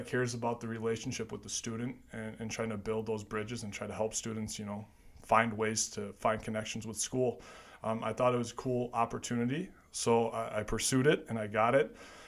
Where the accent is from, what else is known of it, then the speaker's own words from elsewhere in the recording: Verona, Wisconsin, United States; I was born and raised in Verona, actually. I did K-12 education at Verona. I'm a Country View, Badger Ridge Middle School, Verona Area High School connection piece.